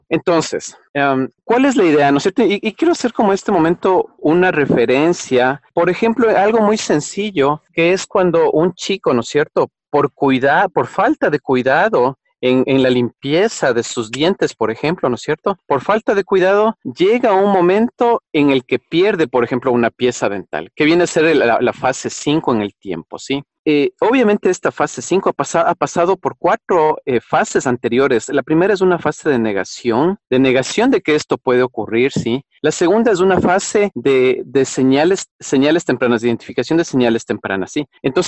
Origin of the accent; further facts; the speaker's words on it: Ecuador; yo vengo del Ecuador